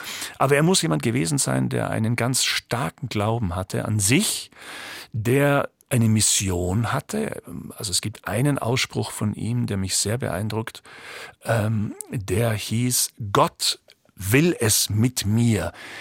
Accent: Munich, Bavaria, Germany; ich komme aus München und München nennt sich selbst ja auch

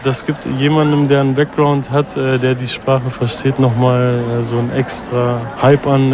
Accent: Berlin, Germany; wenn man als türkischstämmiger Zuschauer aufgewachsen ist in Berlin

